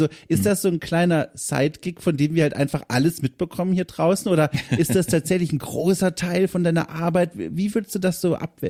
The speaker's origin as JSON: {"language": "German", "region": "Hesse", "country": "Germany", "lives_now": "Hamburg, Germany", "said": "ich komme übrigens auch aus dem Rhein-Main-Gebiet, aus einem ganz kleinen Dörfchen, so knapp 7, oh Gott, ich bin froh mittlerweile in Hamburg zu leben"}